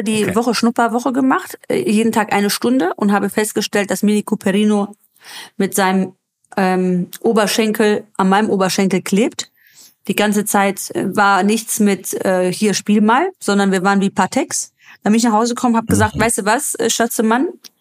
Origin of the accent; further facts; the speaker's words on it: Greece; Also selbst bei uns in Griechenland, Euro, wo ich herkomme, da hat er dieses Jahr auch, ich glaube, 3,50 Euro gekostet.